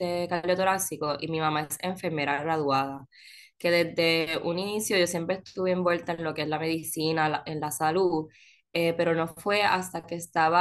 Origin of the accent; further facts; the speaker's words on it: Ponce, Puerto Rico; Pues yo soy ponceña. Como yo le digo a la gente, yo soy una ponceña con sangre verde. Sé que soy de Ponce, pero fui a estudiar el colegio.